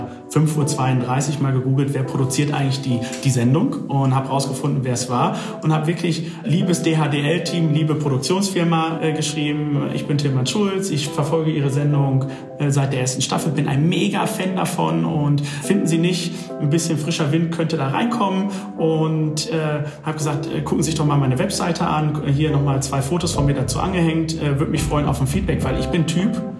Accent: Dortmund, North Rhine-Westphalia, Germany; ich komme ja aus Dortmund

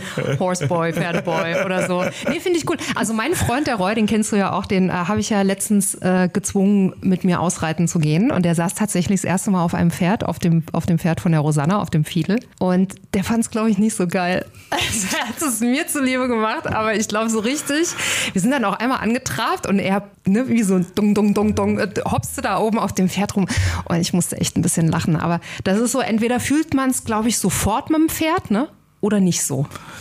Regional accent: East Germany, Germany; also ich komme ja aus dem Osten

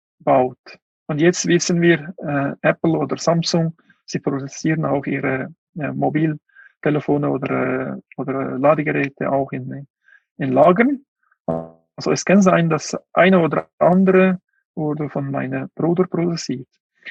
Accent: Kuqa, Xinjiang, China; German is a second language; Ich war in Kucha, in meinem Heimatland.

